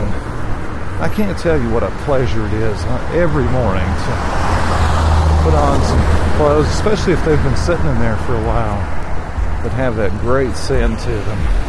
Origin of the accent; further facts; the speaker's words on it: Crete, Nebraska, United States; born there; the little town where I was born at in Nebraska, in Crete, Nebraska, has a corn mill there.